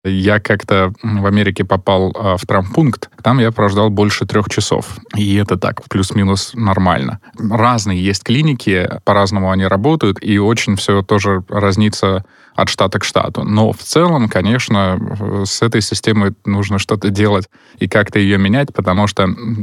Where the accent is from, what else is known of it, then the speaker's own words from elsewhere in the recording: Russia; moved away as an adult; я уезжал из России в 2006-2007 году, вот только закончились 90-е, в 90-х я закончил школу, поступил в институт, в аспирантуру, оттуда поехал в Америку